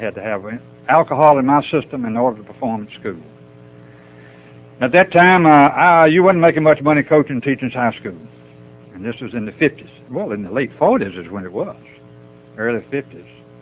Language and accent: English; North Carolina, United States; I was raised in Eastern North Carolina